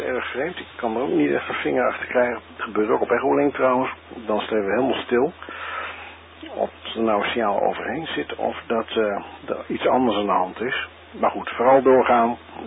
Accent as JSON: {"language": "Dutch", "country": "Netherlands", "said": "Afgelopen dagen was het hier in Nederland behoorlijk warm. Tot boven de 30 graden. En dat zijn wij Hollanders niet gewend."}